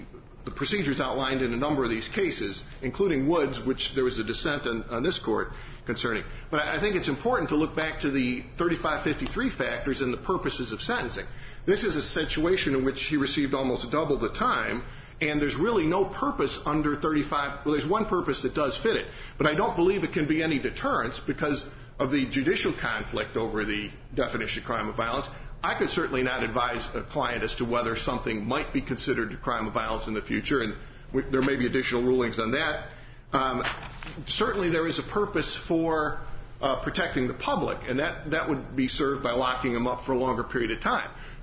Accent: Indiana, United States; We're from Lake County, so we're very near Chicago anyway.

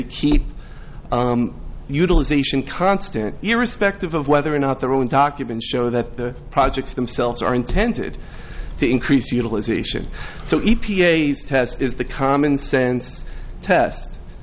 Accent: New York, United States; accent: New York, Bronx; It's got a little bit of the Bronx twinge in it, I guess.

